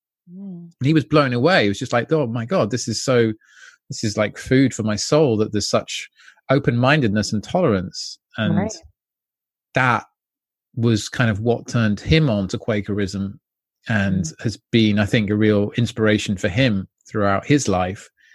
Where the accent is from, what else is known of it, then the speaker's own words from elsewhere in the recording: Jersey; where I was brought up in Jersey, there are scores and scores and scores of these sacred sites